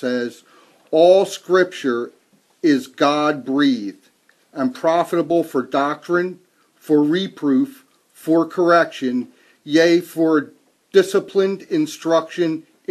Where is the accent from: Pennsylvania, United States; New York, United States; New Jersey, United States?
New Jersey, United States; This morning, I come from New Jersey.